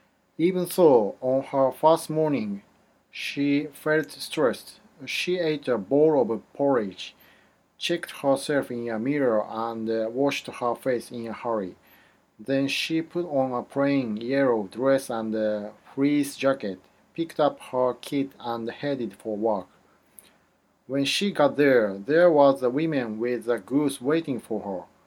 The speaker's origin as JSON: {"language": "English", "region": "Aichi", "country": "Japan", "tie": "born or raised there", "second_language": "English", "moved": "as an adult", "lives_now": "United States", "said": "I was born in Anjou and raised up in Aichi, and I graduated university when I was 22. I went to US 6 years ago"}